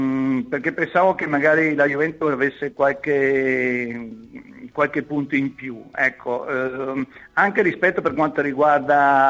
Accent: Taranto, Apulia, Italy; da bianco nero e da Tarantino

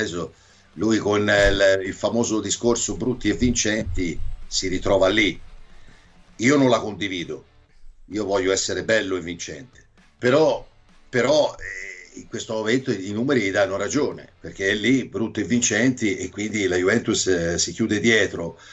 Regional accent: Tuscany, Italy; io da toscano ho goduto, no, per dire, nel mio derby.

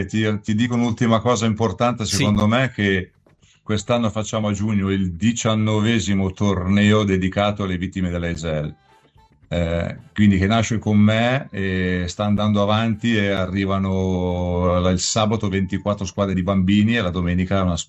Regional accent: Meda, Lombardy, Italy; siamo tutti di Meda

